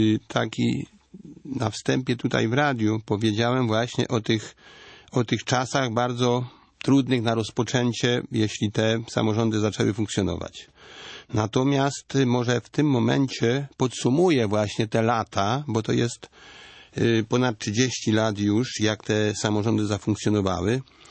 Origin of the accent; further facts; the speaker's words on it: Górno, Subcarpathian Voivodeship, Poland; bo ja pochodzę z terenów wiejskich, miejscowość Górno, gmina Sokołów Małopolski.